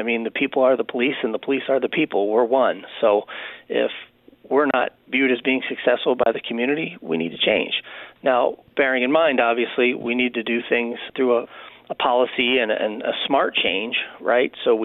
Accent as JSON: {"language": "English", "region": "Pennsylvania", "country": "United States", "tie": "born or raised there", "said": "I grew up outside of West Philadelphia, so I wasn't born and raised in Las Vegas like Greg was."}